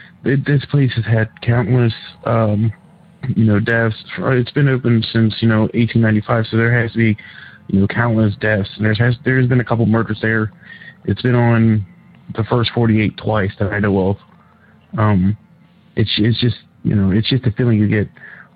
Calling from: Cincinnati, Ohio, United States; I'm calling from Cincinnati, Ohio.

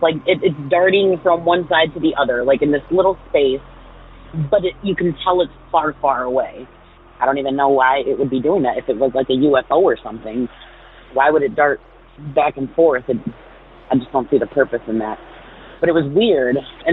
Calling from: Ohio, United States; Hey Derek … from Ohio.

